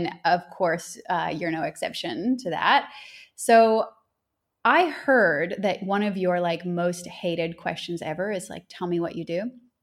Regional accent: Canada; Obviously, I'm from Canada.

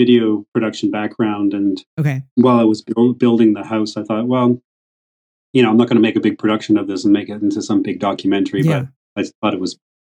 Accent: British Columbia, Canada; now in Australia; But I've been in Australia for 20 years now. So yeah, West Coast Canadian.

